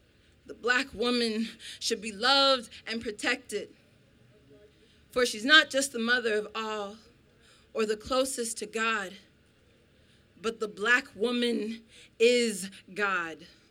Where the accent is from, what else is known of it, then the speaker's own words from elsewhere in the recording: Estacada, Oregon, United States; So just to let you guys kind of know my background, I grew up in Estacada, Oregon. So I'm going to let you guys figure out what that's like growing up as a black woman in Estacada, Oregon.